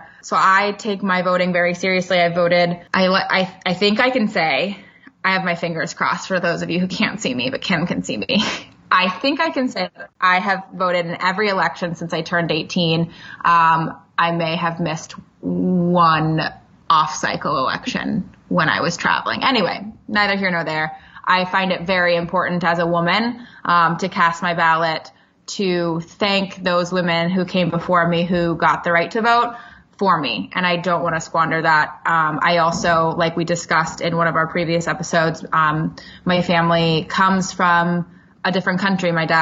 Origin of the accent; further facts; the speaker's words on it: United States; Well, my short answer is because I'm an American.